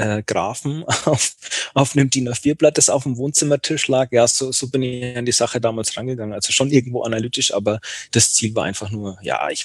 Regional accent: Bayreuth, Bavaria, Germany; born there; als wir dann wieder zu Hause waren, ja genau, in meiner Geburtsstadt in Bayreuth

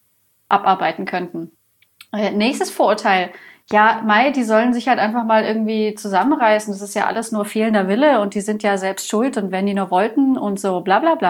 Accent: Bavaria, Germany; ich komme hier aus Bayern

